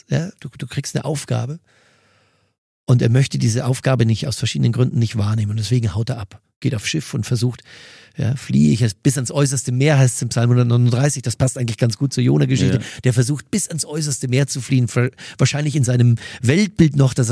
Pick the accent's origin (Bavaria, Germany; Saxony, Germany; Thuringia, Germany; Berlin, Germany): Bavaria, Germany; Mühldorf am Inn